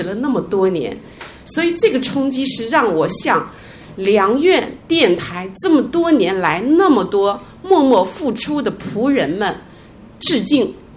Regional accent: Beijing, China; 我是北京的

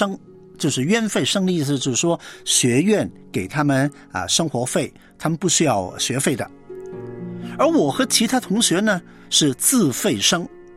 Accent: northern China, China; now in Hong Kong; 我是北方人，粤语广东话是我完全不懂的一种方言，但是通过在香港的生活呢，都学了一点点，很勉强的能听能说

